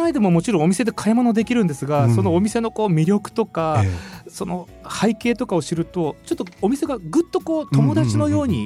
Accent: Fukuoka, Japan; もともとはこの地元福岡でしか成立がしないエンターテインメントってなんだろうっていうのをこうもがいて探してるところから始まったんですね。

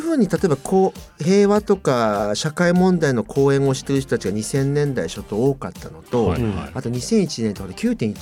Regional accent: Koishiwara, Fukuoka, Japan; moved away as an adult; also born or lived in Kyoto; そうです、18まで小石原にいまして、はいはいはい、でそこから大学は京都に行って

